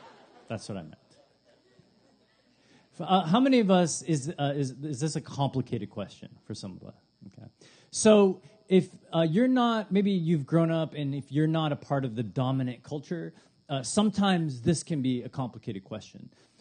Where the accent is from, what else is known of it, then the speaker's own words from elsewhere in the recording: Canada; also born or lived in Chicago / Detroit; I moved from Chicago and then Detroit. And he's like, no. Where are you from? And I go, okay, you're right. That's true. I'm Canadian.